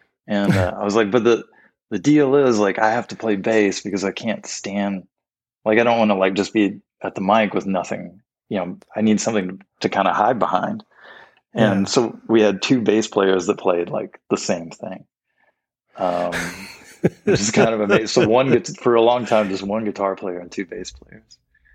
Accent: Crestwood, Kentucky, United States; I grew up in a little town called Crestwood. They're like counties next to each other. You know, I grew up in Oldham County

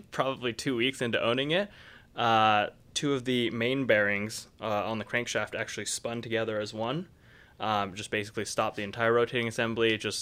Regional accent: Salt Lake City, Utah, United States; So I grew up in Utah. I'm born and raised in Salt Lake City.

